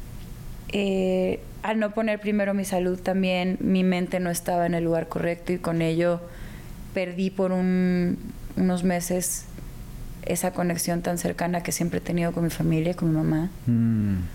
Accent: Guadalajara, Jalisco, Mexico; also born or lived in Hermosillo; Estuve 3 años en Hermosillo y luego el resto de mi infancia y adolescencia en Guadalajara. Uh-huh. Y mi familia es de Coahuila, de Sonora, de Guadalajara, de Jalisco, pues.

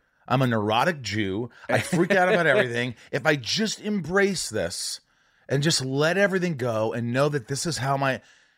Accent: Indiana, United States; I'm from Indiana. I grew up in Indiana.

